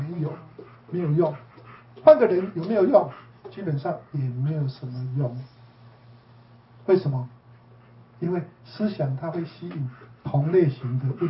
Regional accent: Taiwan; 所以那些女生们应该都是我们台湾人

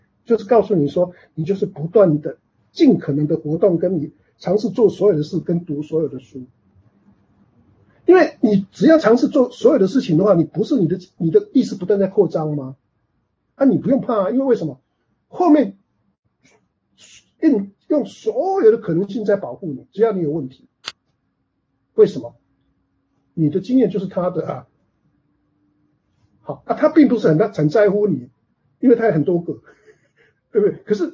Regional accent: China; 这就是比较像我们中国人说的“一生二，二生三，三生万物”，对不对？

